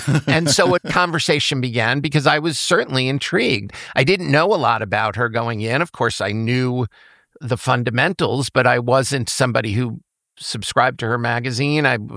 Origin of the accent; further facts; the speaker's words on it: Long Island, New York, United States; We're both from Long Island, and we love to go back to Long Island a couple of weeks every year, and we bring our kids.